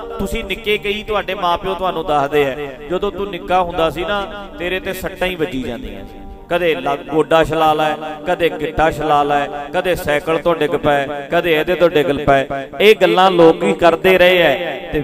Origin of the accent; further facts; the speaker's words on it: Dhadrian, Punjab, India; ਮੇਰੇ ਪਿੰਡ 'ਚ ਢਡਰੀਆਂ ਵਿੱਚ